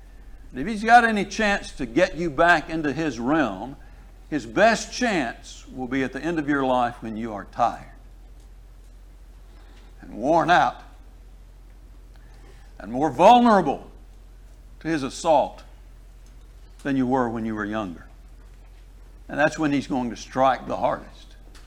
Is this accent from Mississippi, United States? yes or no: yes; Meridian, Mississippi, United States; But I grew up in Meridian, Mississippi, and the little congregation of people in that town, they still meet in the same building they met in when I was a child